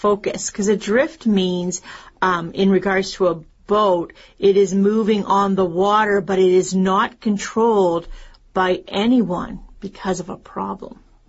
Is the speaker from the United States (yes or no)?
no; Canada; of course, I'm Canadian, so canoe, definitely.